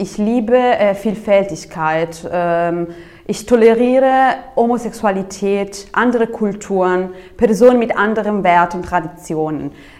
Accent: Italy; Ich komme ja auch aus Italien und dort ist es sehr, sehr wichtig.

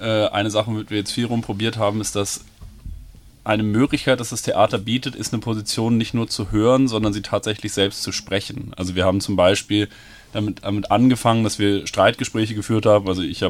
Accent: Brazil; Ich bin in Brasilien aufgewachsen und war jetzt viel da in den letzten Jahren

